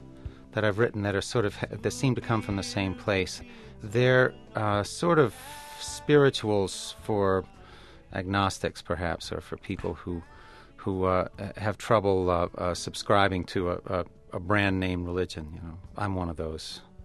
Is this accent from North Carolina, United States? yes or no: yes; Chapel Hill, North Carolina, United States; And we felt that, too, growing up in North Carolina and Chapel Hill, that Chapel Hill was sort of an island.